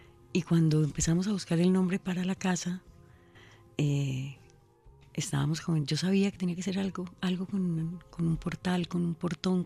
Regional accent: San Martín, Meta, Colombia; me voy a hacer una casita en los llanos, en mi pueblito.

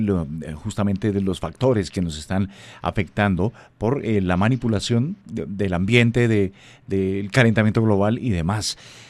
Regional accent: Colombia; lo tradicional que tenemos como cultura, como colombianos en este caso

